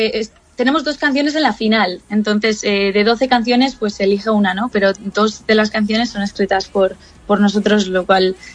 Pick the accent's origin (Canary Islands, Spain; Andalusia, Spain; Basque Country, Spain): Basque Country, Spain; Bermeo; Soy de Bermeo, sí.